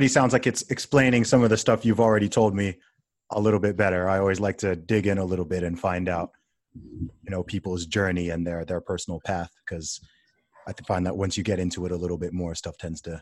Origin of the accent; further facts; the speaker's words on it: Saudi Arabia; people are like, oh, what was it like growing up in Saudi Arabia? Or what was this? And I'm like, yeah, it was cool.